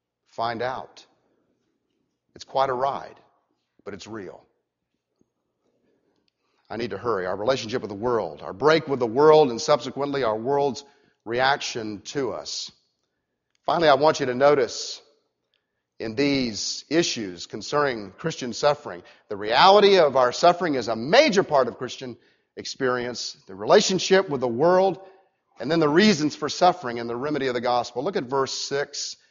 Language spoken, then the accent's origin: English; Orlando, Florida, United States; When I was growing up in Orlando, I remember my friends daring me to throw tangerines at passing cars, you know, in the orange groves that used to dot Central Florida.